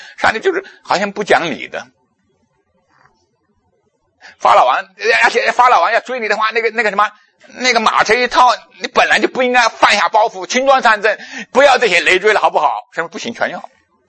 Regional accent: China; 求主帮助我们中国人更是如此，生下来会讲大话，讲空话，喊口号。

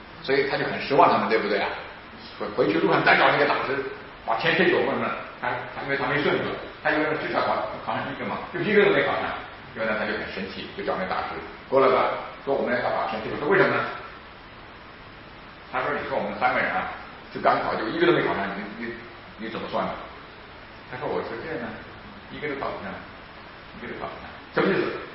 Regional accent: China; 所以这就是我们中国人所谓的算命啊

